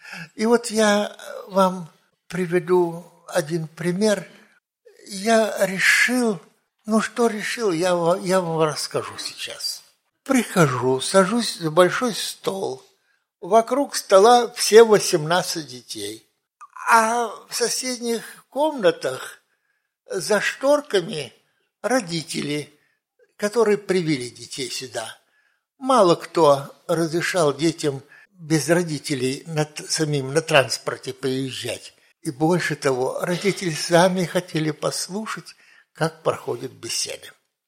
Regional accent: Saint Petersburg, Russia; Я вырос в Ленинграде

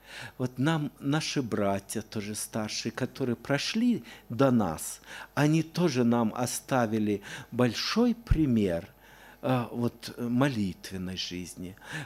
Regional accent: Omsk Oblast, Russia; Я вырос в Омской области

